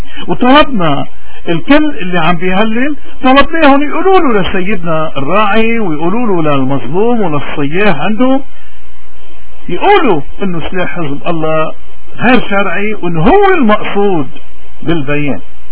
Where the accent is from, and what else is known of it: Lebanon